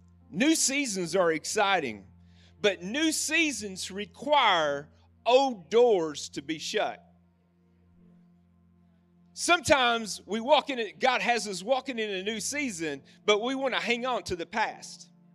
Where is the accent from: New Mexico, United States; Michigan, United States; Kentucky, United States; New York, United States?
Kentucky, United States; Paducah; this is home. We grew up in Paducah. In 2004, God called us into the northern land